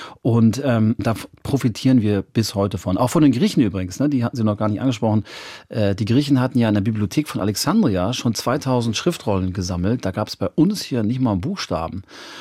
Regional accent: Hamburg, Germany; Und ich finde das in meiner Heimatstadt Hamburg so traurig

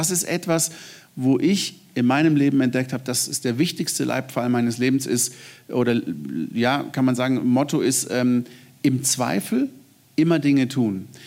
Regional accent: Kränkingen, Baden-Württemberg, Germany; Wir sind ja in Kränkingen aufgewachsen, einem wunderschönen kleinen Örtchen. Ich sage immer am letzten Südhang des Schwarzwaldes.

